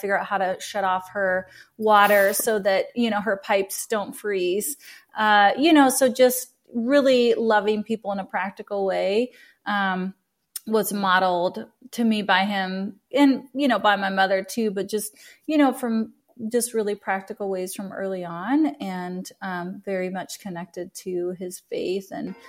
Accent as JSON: {"language": "English", "region": "Kansas", "country": "United States", "tie": "born or raised there", "said": "And for a lot of people, I grew up in Kansas, it was like, you know, a lot of the guys were rejected by their families."}